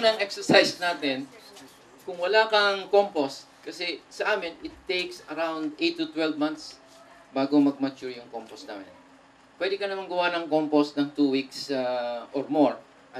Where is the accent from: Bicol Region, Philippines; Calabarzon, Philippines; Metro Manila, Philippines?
Calabarzon, Philippines; Lipa; And the best, sa amin sa Lipa, maraming kakawate